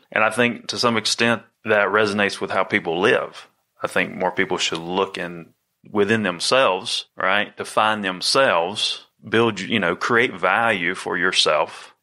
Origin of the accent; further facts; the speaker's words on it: Candler, North Carolina, United States; also born or lived in New Jersey; I was born in Candler, North Carolina, you know, and lived there and then lived... You know, went back and forth from there to New Jersey my whole life.